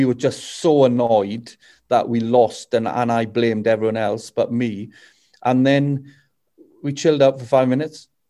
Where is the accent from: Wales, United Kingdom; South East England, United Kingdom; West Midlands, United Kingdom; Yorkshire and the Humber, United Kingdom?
Wales, United Kingdom; first language Welsh; English is a second language; because I'm Welsh, you know, I speak my Welsh, my first language. I don't speak English to my parents. I speak Welsh. I did all my GCSE and my A-level subjects in Welsh. I went to a Welsh-speaking school, so I'm as Welsh as they come.